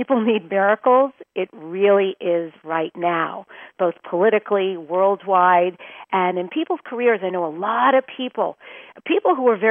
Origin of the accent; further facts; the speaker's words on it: Long Island, New York, United States; now in Los Angeles, United States; I grew up in New York on Long Island originally. Now, of course, I'm in Los Angeles, but originally from New York.